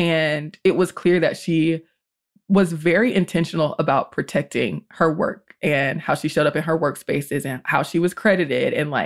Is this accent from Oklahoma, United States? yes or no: no; Georgia, United States; she had almost been lynched by a theater operator in my home state of Georgia.